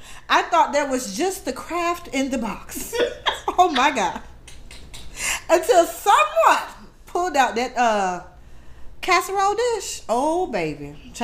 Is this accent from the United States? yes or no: yes; Miami, Florida, United States; I was born and raised in Miami, 305 till I die. And I grew up in a Hispanic household.